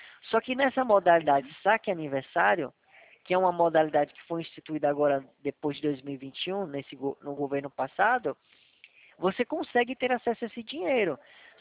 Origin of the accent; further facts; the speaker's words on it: Northeast Region, Brazil; é da minha terra lá, Nordeste, Nordeste